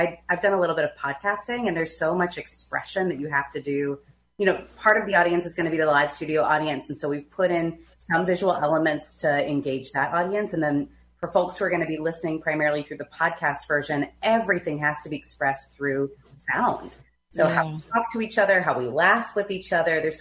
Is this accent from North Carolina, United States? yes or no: yes; North Carolina, United States; now in Minnesota, United States; I grew up in North Carolina, so moved out to Minnesota to get closer to home.